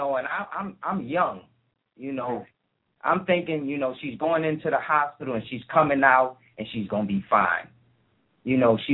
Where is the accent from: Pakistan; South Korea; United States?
United States; New York City, New York; Well, I was born in New York and in Harlem, which is Manhattan. And, you know, I went to school and I grew up in the projects.